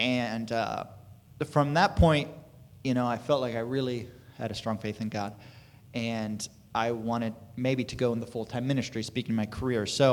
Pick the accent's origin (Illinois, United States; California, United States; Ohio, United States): Ohio, United States; Newark; I was born and raised here in Newark, Ohio. I actually grew up out in Licking Valley area. Lived here for the first 18 years of my life.